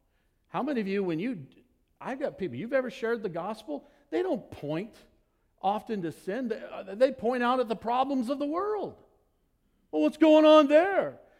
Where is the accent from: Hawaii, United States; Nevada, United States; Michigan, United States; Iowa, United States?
Nevada, United States; Fallon; When I was a kid, I grew up, part of my life, I grew up in Fallon, Nevada, in the middle of the desert.